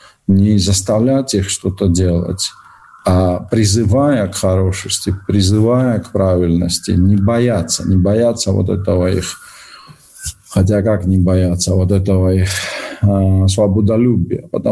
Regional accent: Georgia; Вы меня простите, меня как понесет, я же грузин

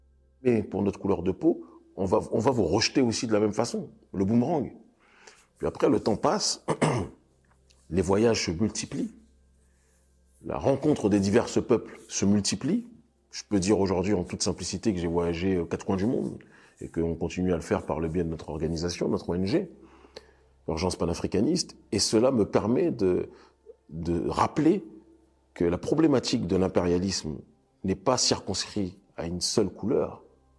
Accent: France; Je suis béninois de nationalité, né en France, donc j'ai grandi, vécu 29 ans de ma vie en France, donc français aussi, quoi que j'en dise.

